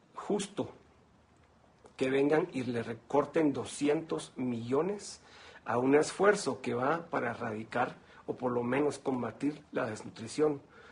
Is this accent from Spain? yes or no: no; Guatemala; como guatemalteco comprometido con mi país, como guatemalteco que ama a su país